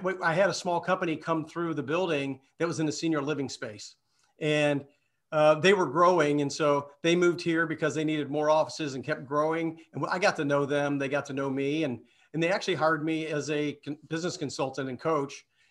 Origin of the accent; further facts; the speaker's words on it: Louisville, Kentucky, United States; now in Kansas City, United States; You know, I grew up in Louisville, Kentucky. I live in Kansas City now.